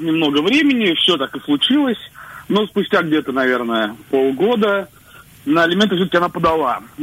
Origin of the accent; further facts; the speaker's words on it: Moscow, Russia; мне 32 года. Я из Москвы.